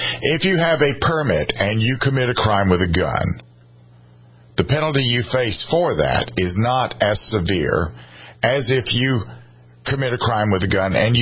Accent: Columbia, United States; I grew up in Columbia.

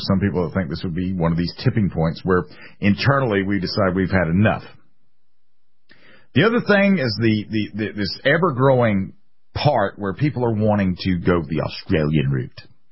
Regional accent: United States; born there; I'm born American by the grace of God and a lot of luck, I guess.

